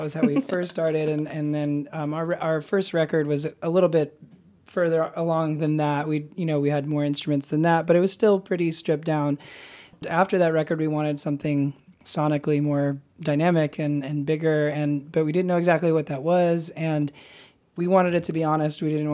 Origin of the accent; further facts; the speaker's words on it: New York City, New York, United States; I grew up in New York City, and so like asking somebody if they're claustrophobic in this part of the country is pretty hilarious.